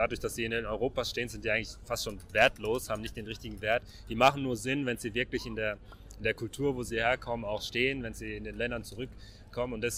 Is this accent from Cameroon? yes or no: yes; Cameroon; unter anderem auch mein Heimatland Kamerun war auch eine deutsche Kolonie.